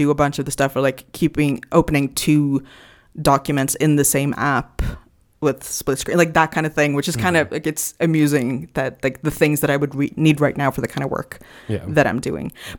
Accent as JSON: {"language": "English", "country": "Sweden", "said": "they don't know that I'm from Sweden, and that's where a lot of the market is different"}